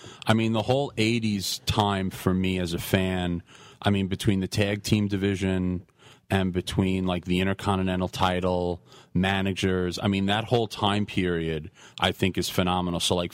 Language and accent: English; Long Island, New York, United States; Yeah, I grew up on Long Island, kid of the 80s.